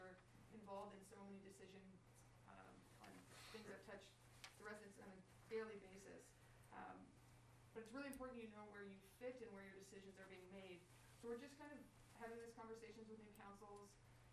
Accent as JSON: {"language": "English", "region": "Ontario", "country": "Canada", "tie": "born or raised there", "moved": "yes", "said": "I'm raised in southwestern Ontario. So that first picture there is actually Michigan. You could see Michigan from my hometown, so near Sarnia, Windsor area."}